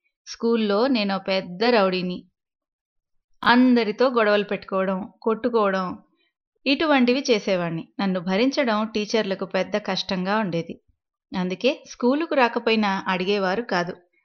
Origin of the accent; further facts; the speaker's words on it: Chennai, Tamil Nadu, India; born there; 1942 మద్రాసులో పుట్టాను.